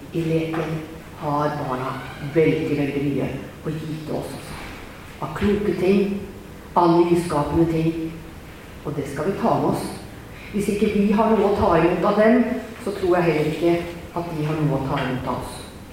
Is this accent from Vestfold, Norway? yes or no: yes; Nøtterøy, Vestfold, Norway; Og det var menighetshuset hjemme på Teile på Løtterøy der jeg har vokst opp.